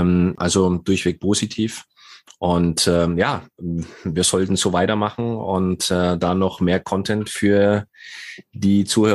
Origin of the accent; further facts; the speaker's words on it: Nuremberg, Bavaria, Germany; Unser heutiger Gast kommt aus meiner Heimatstadt Nürnberg.